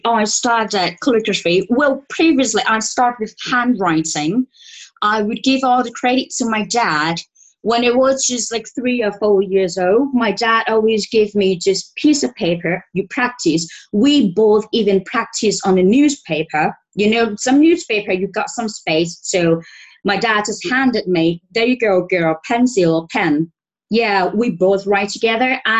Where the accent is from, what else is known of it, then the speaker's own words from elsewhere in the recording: Suphan Buri, Thailand; now in Hua Hin, Thailand; I'm from Supan originally, I'm from Supan, but where I live right now is Hua Hin. Hua Hin is a beach land.